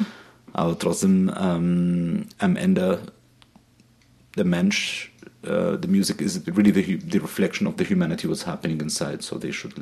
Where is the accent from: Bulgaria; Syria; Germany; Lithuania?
Syria; German is a second language; Und dann einer hat mich gefragt, woher kommst du? Und aus Syrien.